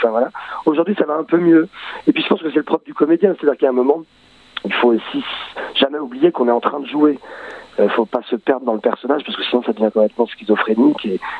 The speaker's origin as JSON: {"language": "French", "town": "Lyon", "region": "Auvergne-Rhône-Alpes", "country": "France", "said": "je suis lyonnais, moi, donc je suis pas très loin."}